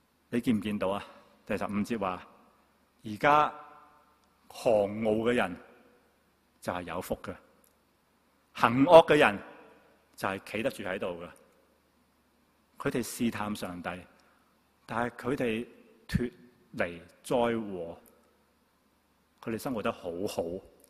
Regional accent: China; 我们中国人有一句话可能跟他们所说的吻合的

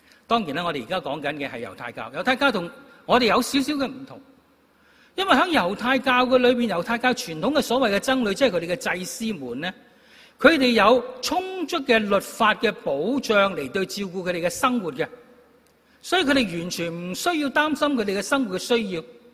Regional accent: Guangdong, China; 按照中国人的惯用法，特别是我们广东人的惯用法

